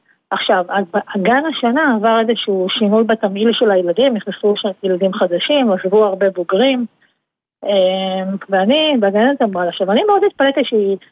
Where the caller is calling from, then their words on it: North, Israel; אני מצפון הארץ